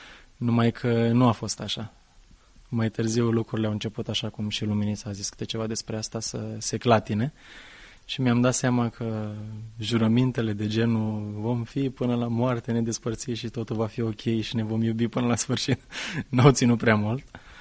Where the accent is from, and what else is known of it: Mangalia, Constanța County, Romania; born or raised there